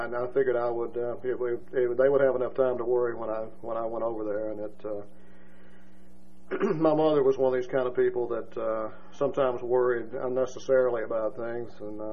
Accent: Oxford, Alabama, United States; I was an only child, pretty much raised as a happy child in Oxford. And I grew up in Oxford with a very happy childhood.

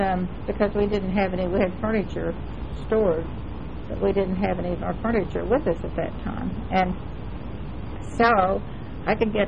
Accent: Illinois, United States; born there; I was born in Wabash County, Illinois, January the 14th, 1917.

